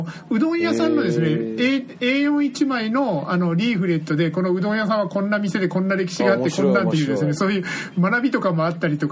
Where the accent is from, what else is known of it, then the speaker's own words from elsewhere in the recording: Fukuoka, Japan; 福岡出身の僕がいつも言わせてもらうのは、